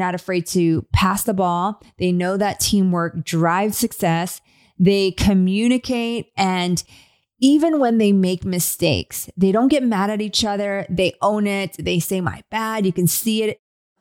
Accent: California, United States; And being born and raised in the Bay Area, our family was definitely excited.

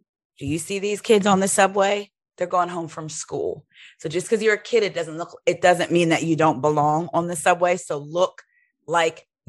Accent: New Jersey, United States; we're from Jersey, but it was like South Jersey, right?

